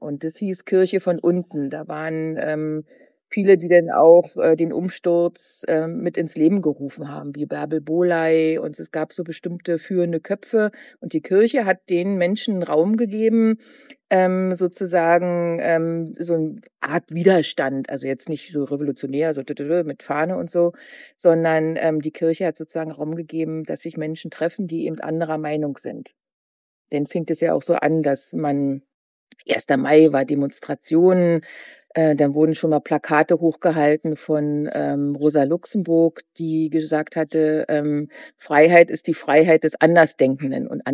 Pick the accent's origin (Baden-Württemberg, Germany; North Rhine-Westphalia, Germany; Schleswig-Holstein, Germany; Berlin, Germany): Berlin, Germany; Ich bin 1970 in Ost-Berlin geboren worden, im Friedrichshain, und habe sozusagen bis zur Wende Schule, Kindergarten, Ausbildung, meine erste Arbeitsstelle. Und als die Wende kam, war ich 18.